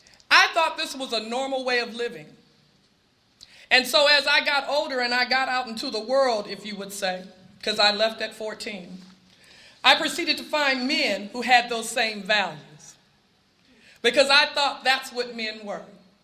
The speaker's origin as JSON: {"language": "English", "town": "Durant", "region": "Mississippi", "country": "United States", "tie": "born there", "said": "And I was born in 1955 in Durant, Mississippi, to a black mother and a white father."}